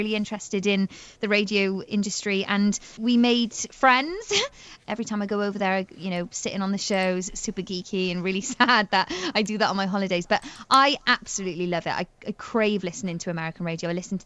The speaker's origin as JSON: {"language": "English", "town": "Penarth", "region": "Wales", "country": "United Kingdom", "tie": "born or raised there", "said": "from Flatholme to Lavernock Point in Penarth, which is my hometown."}